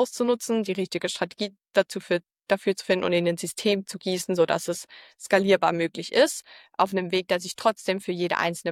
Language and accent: German; Zurich, Switzerland; now in Berlin, Germany; Ich bin ursprünglich aus Zürich, wohne jetzt in Berlin